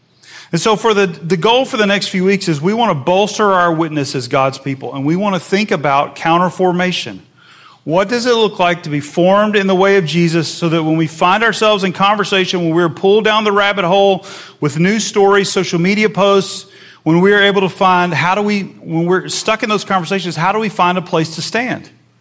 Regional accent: Nashville, Tennessee, United States; I grew up in Nashville, Tennessee.

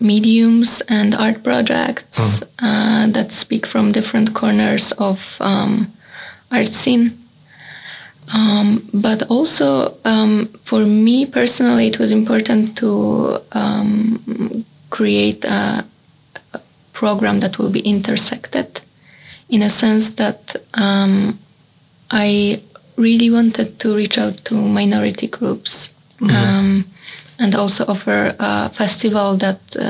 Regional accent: Poland; English is a second language; I'm queer and non-binary. And I was growing up in Poland.

